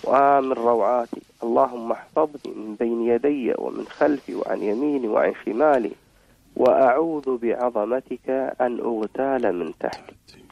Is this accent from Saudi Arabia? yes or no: no; Kuwait; ولو عملوا عندنا في الكويت أو وجدوا فرص عمل